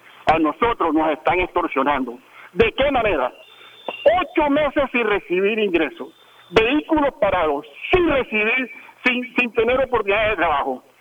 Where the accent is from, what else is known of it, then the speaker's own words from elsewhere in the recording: Colombia; nos han prácticamente que indignado como colombianos